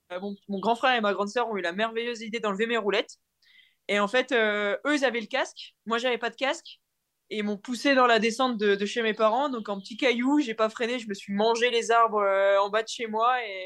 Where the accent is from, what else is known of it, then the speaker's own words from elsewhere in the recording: Hauts-de-France, France; j'ai grandi dans le Nord, j'ai été à l'école dans le Nord. Je suis né dans le Nord, mon père a grandi tout près de Cassel